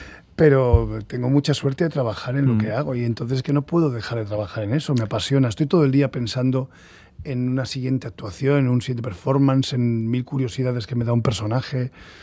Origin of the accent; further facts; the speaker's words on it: Bilbao, Basque Country, Spain; yo no voy a juzgar nunca a Bilbao porque me apasiona y me siento más bilbaíno, bueno, y sobre todo fuera no te puedes hacer ni idea, la gente que me conoce sabe que soy muy bilbaíno.